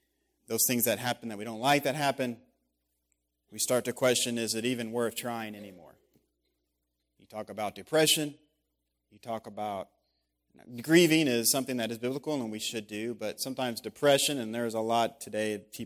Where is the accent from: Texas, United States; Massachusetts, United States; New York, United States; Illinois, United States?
Texas, United States; I grew up in South Texas, and I never fished.